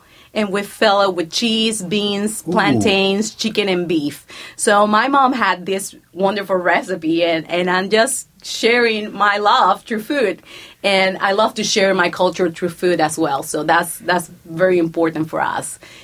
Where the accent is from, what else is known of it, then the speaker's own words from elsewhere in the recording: Cartagena, Bolívar, Colombia; I'm from Colombia, Cartagena, and it's hot. All year round.